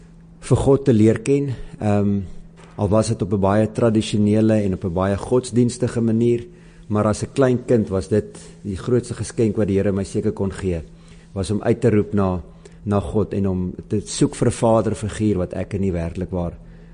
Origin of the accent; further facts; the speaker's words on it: Bloemfontein, Free State, South Africa; moved away as an adult; also born or lived in Gauteng; now in George, South Africa; Die grootste deel van my lewe het ek in Bloemfontein gebly. Ek is gebore in Gauteng, maar toe ek so 12 jaar oud was, het ons Bloemfontein toe getrek, daar skool gegaan en weermag gedoen in Bloemfontein, ook universiteit daar klaargemaak en daar gebly tot 6 jaar terug.